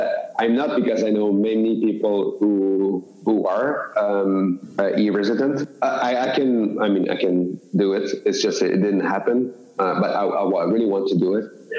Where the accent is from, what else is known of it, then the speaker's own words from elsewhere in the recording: Quebec, Canada; So for me, I'm Canadian, but I'm from Quebec province.